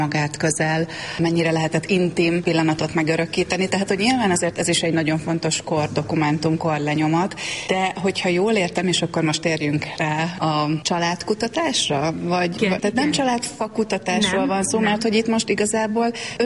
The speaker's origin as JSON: {"language": "Hungarian", "region": "Békés", "country": "Hungary", "tie": "born or raised there", "said": "mivel ugye Békésen nőttem fel"}